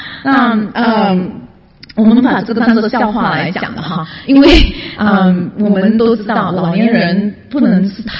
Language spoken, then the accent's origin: Chinese; Malaysia; 因为我是马来西亚来的，